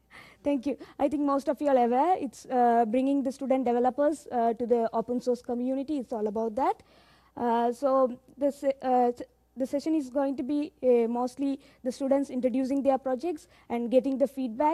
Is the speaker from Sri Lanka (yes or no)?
yes; Sri Lanka; So I come from Sri Lanka.